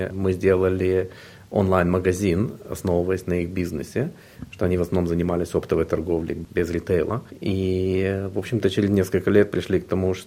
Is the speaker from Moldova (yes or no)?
yes; Chișinău, Moldova; moved away as an adult; now in Australia; Давно, прямо перед развалом Советского Союза, в 91-м году мы уехали из Молдавии, из Кишинева. Мне тогда было 19 лет, то есть с родителями.